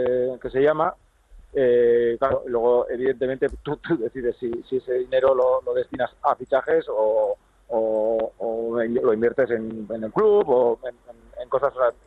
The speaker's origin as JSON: {"language": "Spanish", "region": "Basque Country", "country": "Spain", "said": "creo que somos cinco vascos, si no me equivoco ahora."}